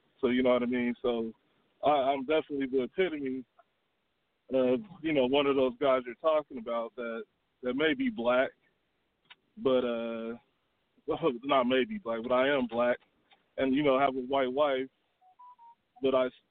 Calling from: Huntsville, Alabama, United States; Calling from Huntsville, Alabama, brother.

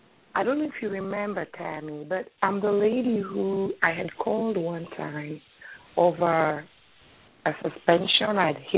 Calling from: New Jersey, United States; I'm calling from New Jersey.

